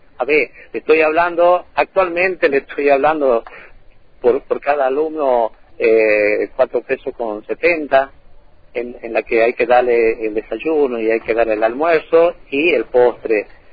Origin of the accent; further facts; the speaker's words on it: Fraile Pintado, Jujuy, Argentina; en el pueblo donde yo nací, yo soy de Fraile Pintado, acá en la provincia de Jujuy